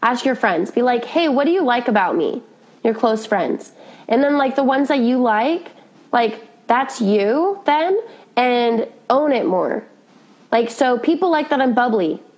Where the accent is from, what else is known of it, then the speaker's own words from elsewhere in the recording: Utah, United States; So I grew up in Utah and I did it in Utah.